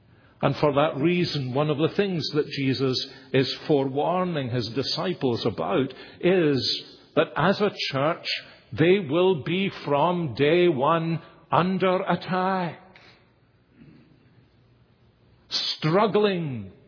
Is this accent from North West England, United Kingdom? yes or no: no; Glasgow, Scotland, United Kingdom; I was brought up in the East End of the great city of Glasgow.